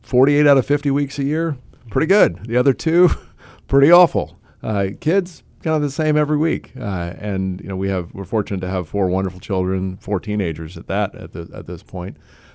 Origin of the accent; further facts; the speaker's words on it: Texas, United States; moved away as an adult; now in North Carolina, United States; I grew up in Texas, and so still root for the Dallas Stars a little bit.